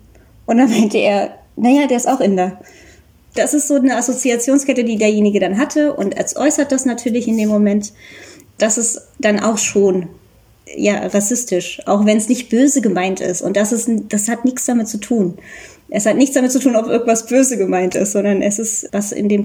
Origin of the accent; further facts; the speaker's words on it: Germany; ich bin ja auch Deutsche und habe halt indische Eltern.